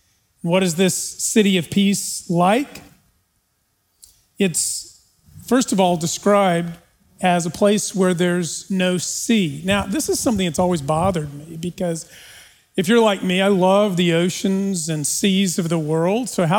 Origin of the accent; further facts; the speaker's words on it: El Paso, Texas, United States; I grew up in El Paso, the middle of the desert, the middle of the hot summer, blistering heat.